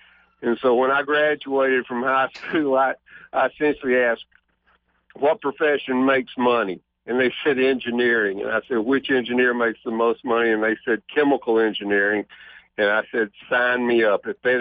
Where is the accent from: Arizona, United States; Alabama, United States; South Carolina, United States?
Alabama, United States; I grew up down in Alabama. Truthfully, I lived in the northwest corner, and if I had wanted a racing form, I would have had to drive 2.5 hours to Birmingham.